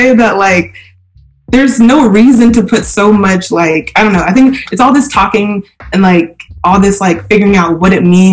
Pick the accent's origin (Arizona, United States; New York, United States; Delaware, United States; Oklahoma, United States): Delaware, United States; Dover; so like I'm from Dover, Delaware.